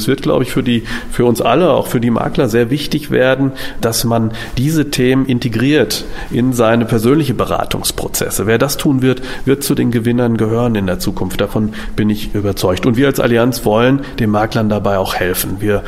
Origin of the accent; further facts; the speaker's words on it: North Rhine-Westphalia, Germany; Also ich bin ja gebürtig gar nicht so weit davon entfernt. Ich komme auch aus dem Westfälischen